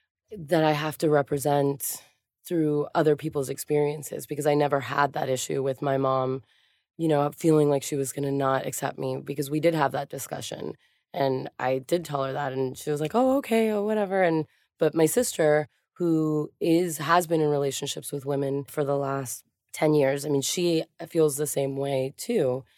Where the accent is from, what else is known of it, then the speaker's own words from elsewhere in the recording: Miami, Florida, United States; also born or lived in Hialeah; But I grew up in Miami and Hialeah, and my high school was very queer.